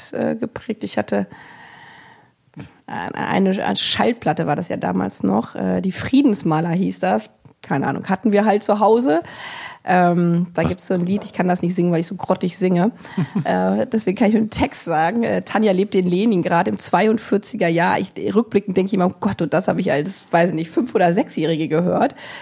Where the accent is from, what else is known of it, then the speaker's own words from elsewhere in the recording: Lower Saxony, Germany; ich bin ja in Niedersachsen groß geworden